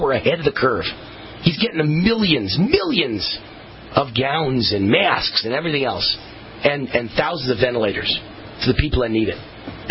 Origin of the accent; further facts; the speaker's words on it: New York, United States; born there; I was born a Jew in New York, and what did Jews in New York do?